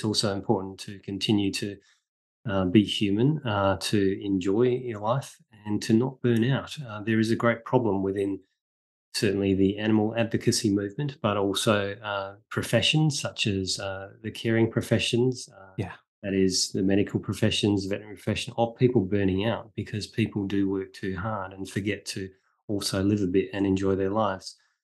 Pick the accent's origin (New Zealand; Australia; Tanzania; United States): Australia; Well, firstly, I grew up in Australia, and our entire country is, you know, we pretend that we're descended from convicts.